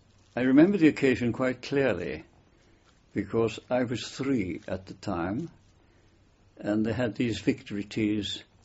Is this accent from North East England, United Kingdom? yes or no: yes; Tynemouth, North East England, United Kingdom; born there; Yes, I was born in Tynemouth, Northumberland, March the 7th, 1916.